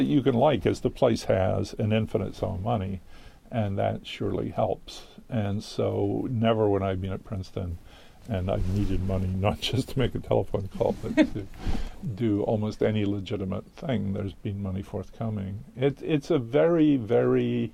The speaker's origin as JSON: {"language": "English", "country": "United Kingdom", "lives_now": "United States", "said": "it seemed quite foolish not to be an American citizen. I'm still a British citizen, so."}